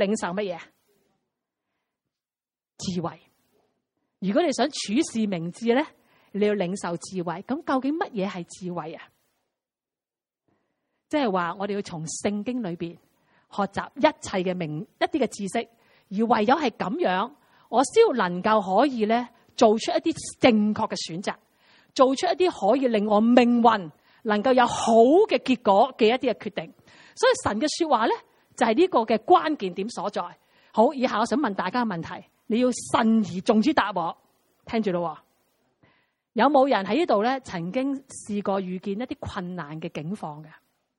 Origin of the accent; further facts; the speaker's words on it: China; 我哋中国人有一句说话好好嘅。